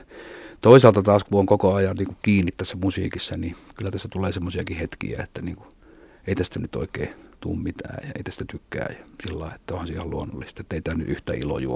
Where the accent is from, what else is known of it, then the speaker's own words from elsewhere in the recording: Ostrobothnia, Finland; niin kuin meillä Pohjanmaalla sanottiin